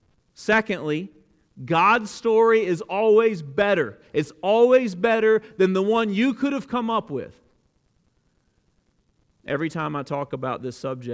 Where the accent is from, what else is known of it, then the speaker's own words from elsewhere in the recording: Alabama, United States; I grew up in South Alabama, and there was a season in my life where there was a radio station in Dothan, Alabama that played all … all the time.